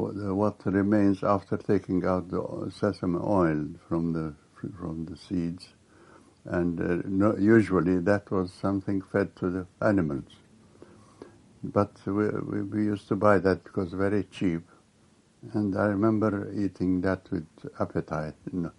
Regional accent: Jerusalem, Jerusalem District, Israel; And we lived there. And I was born in Jerusalem in Jerusalem, 1911.

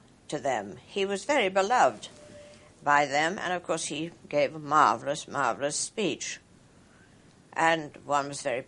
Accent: United States; moved away as an adult; now in United Kingdom; they looked no more sideways at me being American than they would being English, because we were all foreigners.

